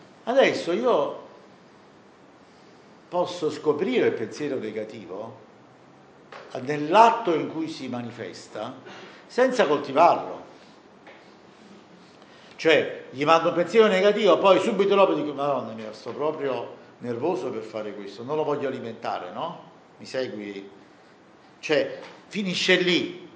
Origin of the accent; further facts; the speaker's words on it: Naples, Campania, Italy; Per esempio, io sono napoletano, Napoli c'è molto traffico, come voi sapete.